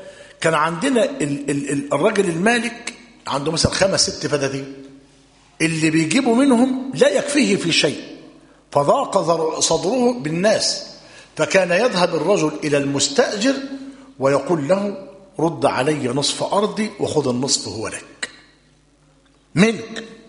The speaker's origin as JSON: {"language": "Arabic", "country": "Egypt", "said": "العقد المفتوح كما هو موجود عندنا في مصر"}